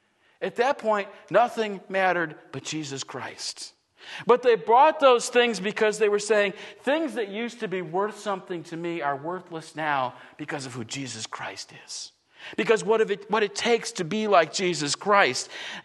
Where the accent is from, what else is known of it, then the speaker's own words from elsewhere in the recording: Buffalo, New York, United States; But I grew up in Buffalo, New York, and my team is it's really bad right now, okay?